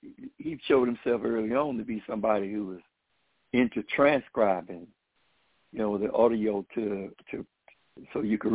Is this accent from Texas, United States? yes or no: no; Florida, United States; Then I moved back to Florida, which is my home state